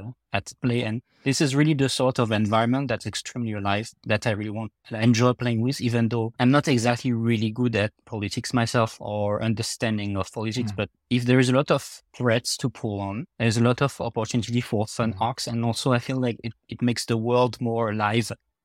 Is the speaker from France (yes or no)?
yes; France; accent: French; English is a second language; just talking slowly, trying to hypnotize them with my French accent.